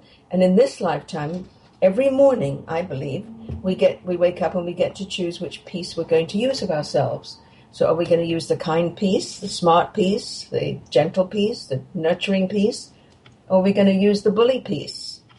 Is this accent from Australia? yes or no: no; England, United Kingdom; Well, I grew up in England, as you may have guessed